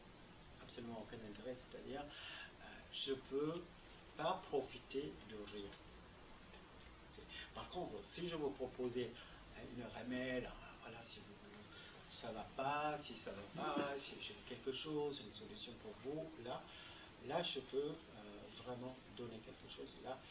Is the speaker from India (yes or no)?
yes; India; first language Malayalam; French is a second language; moi j'ai un cerveau indien qui a été éduqué en malayalam, c'est ma langue maternelle, et ma formation en sanskrit, en anglais, et puis la chance que j'ai eue d'apprendre le français